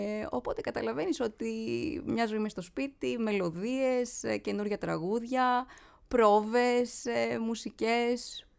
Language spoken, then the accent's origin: Greek; Amaliada, Western Greece, Greece; now in Patras, Greece; Μεγάλωσα στην Αμαλιάδα, ναι.